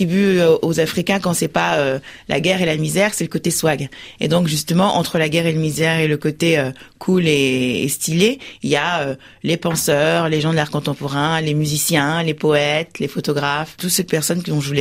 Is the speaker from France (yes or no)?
yes; France; moi comme je suis française aussi, arrivée quand j'avais 4 ans